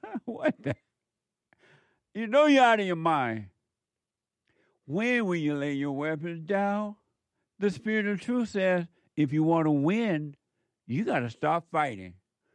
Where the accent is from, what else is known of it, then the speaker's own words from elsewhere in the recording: Sweet Home, Alabama, United States; I was born and raised